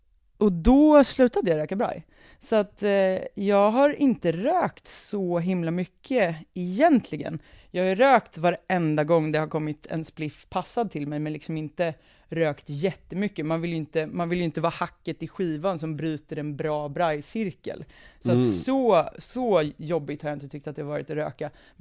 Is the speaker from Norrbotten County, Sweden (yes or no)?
no; Lidingö, Stockholm County, Sweden; Nu ska jag gå skola hemma på Lidingö istället.